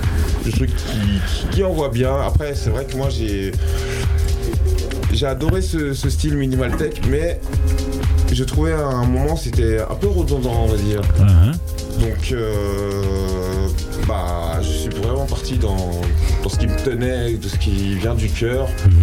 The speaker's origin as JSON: {"language": "French", "country": "France", "lives_now": "Switzerland", "said": "je suis français mais je vis en Suisse."}